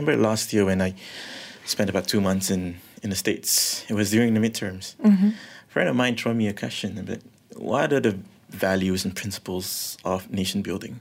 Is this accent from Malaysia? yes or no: yes; Malaysia; I'm Chinese, but I have a Bidayuh blood. But eventually, I will be seen as just a Malaysian.